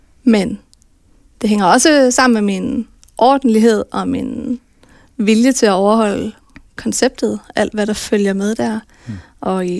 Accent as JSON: {"language": "Danish", "town": "Viborg", "region": "Central Denmark Region", "country": "Denmark", "said": "jeg synes, jeg er viborgenser med stort V."}